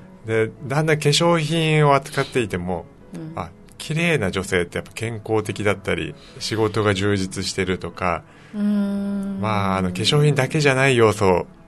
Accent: Tokyo, Japan; now in Okinawa, Japan; 東京出身です。

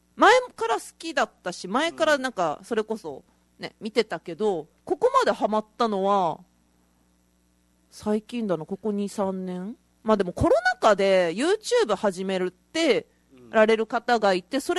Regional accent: Hiroshima, Japan; 広島出身なので生まれた時にはそこに広島東洋カープがあり

